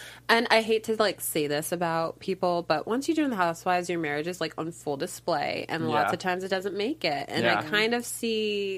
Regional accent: California, United States; I'm from California. So is Angela.

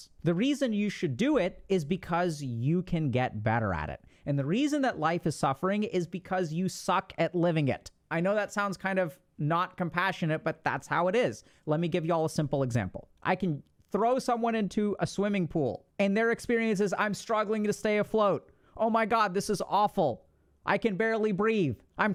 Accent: India; I'm an Indian, so it's harder here.

